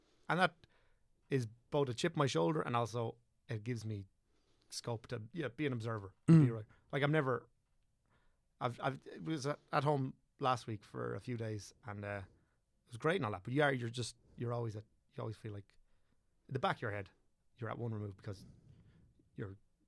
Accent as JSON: {"language": "English", "town": "Rathdrum", "region": "County Wicklow", "country": "Ireland", "tie": "born or raised there", "said": "South East Wicklow, so like Rathdrum was where I grew up, and like went to school, primary school in Avoca and secondary school in Arklow"}